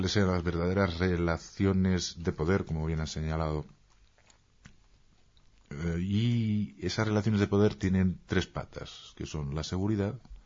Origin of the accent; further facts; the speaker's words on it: Spain; Vuelvo a repetir que hablo desde como español, que además soy hoy.